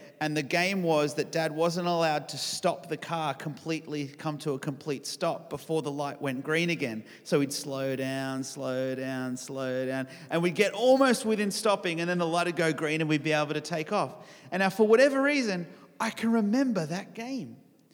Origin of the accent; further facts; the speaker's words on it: St. George, Utah, United States; I'm the oldest of three boys. So I have two younger brothers, and we grew up here just in the St. George area.